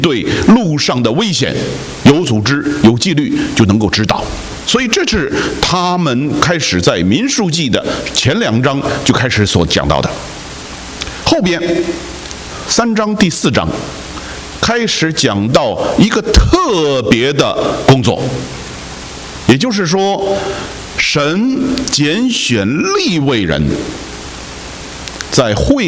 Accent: China; now in United States; 所以我们中国人最麻烦的就是这事。所以有的时候呢，现在我们在美国好一点哈

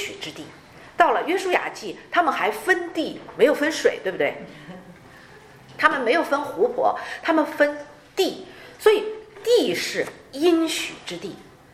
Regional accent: China; 我是一个在长江边长大的人，但是我非常怕水

